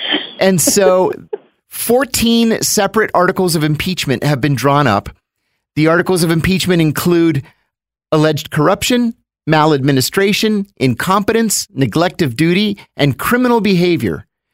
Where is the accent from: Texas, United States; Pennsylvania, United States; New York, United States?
Pennsylvania, United States; I'm from Pennsylvania. We like to say Pennsylvania is the most corrupt state in America.